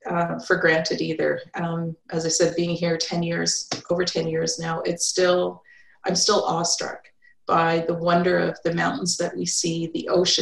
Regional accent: Queensville, Ontario, Canada; also born or lived in Beaverton; I grew up in a little town called Queensville, just north of Newmarket, Ontario. And we lived there until I was in high school. And then we moved to Beaverton after that.

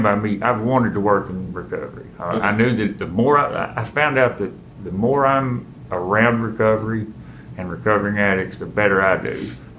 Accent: Hazard, Kentucky, United States; moved away as an adult; now in Clay City, United States; I'm from Hazard. I was born and raised in Hazard. I'm 49 years old. When I was 48, I moved to Menifee County, to Frenchburg. Since then, the past couple weeks, I've moved to live in Clay City.

